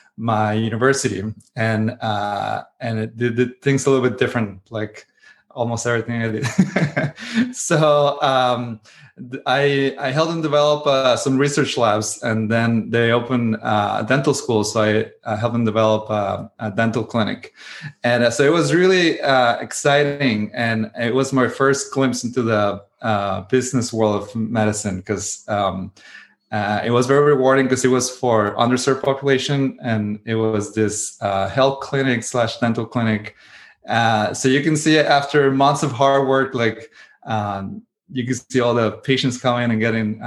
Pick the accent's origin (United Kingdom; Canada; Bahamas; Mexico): Mexico; Monterrey, Nuevo León; now in United States; So I was born and raised in Mexico, in Monterrey, Mexico. It's probably like 2 hours from the border of Texas.